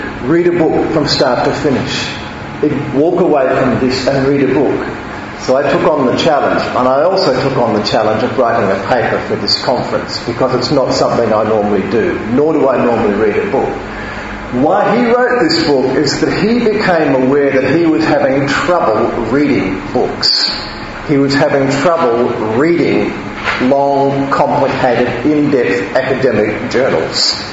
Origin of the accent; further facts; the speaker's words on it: Australia; I come from Australia, like a lot of people at this conference.